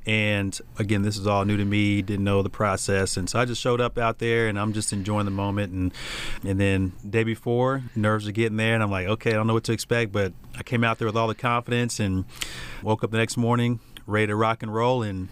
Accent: Dallas, Texas, United States; Yep, based in Dallas. Pretty much growing up in Dallas area all my life.

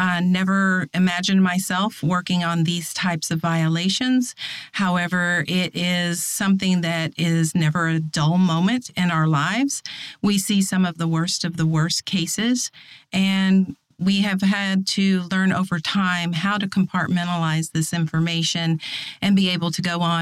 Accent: Texas, United States; So I came to the FBI from Texas, a small town in East Texas.

